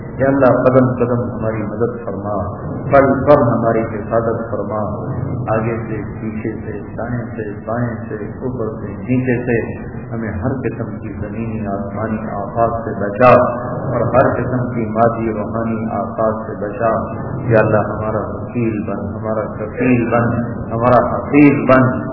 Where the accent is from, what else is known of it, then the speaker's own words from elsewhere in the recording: Punjab, Pakistan; تو ان کی ایک جماعت میرے گاؤں میں آئی, تو لمبا میں ضلع خانوال میں